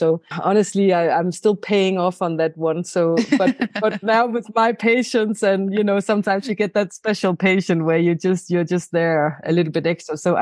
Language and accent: English; Denmark; English is a second language; So I'm from Denmark.